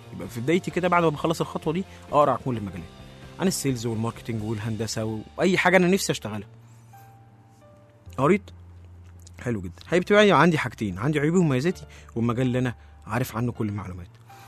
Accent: Egypt; احنا شعب مصري كله الحمد لله بيشتري

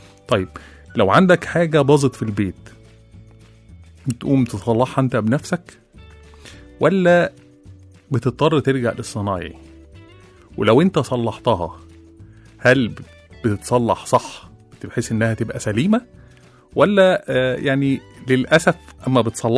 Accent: Egypt; طبعا تعرفين مشكلة الصنايعي عندنا في مصر بيبقى فيلم تاني خالص

